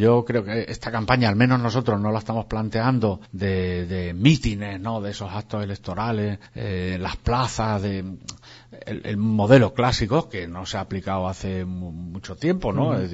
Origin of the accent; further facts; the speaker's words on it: Extremadura, Spain; yo soy extremeño de pura cepa y siempre pongo el ejemplo, ¿no? Digo, y hasta en torno a 1600, mi familia era de Guareña, ¿no? Uh-huh. Y por lo tanto lo llevo muy a gala. No tengo genética extranjera, eso está claro.